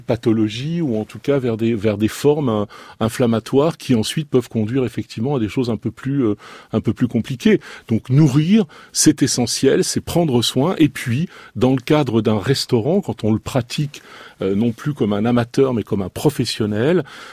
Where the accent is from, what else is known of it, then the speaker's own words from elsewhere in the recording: Renaison, Auvergne-Rhône-Alpes, France; also born or lived in Roanne; Je suis né à la campagne, je suis né à Roanne, mais j'étais très souvent à Renaison, qui était à côté de Roanne.